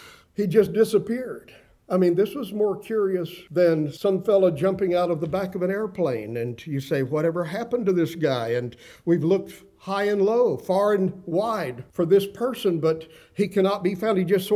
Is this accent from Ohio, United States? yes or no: no; Texas, United States; Now, I was a young boy growing up in West Texas in the 1960s